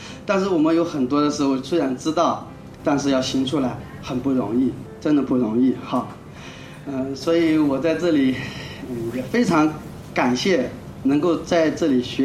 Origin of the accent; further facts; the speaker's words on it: Anhui, China; 因为他是江苏的，我是安徽的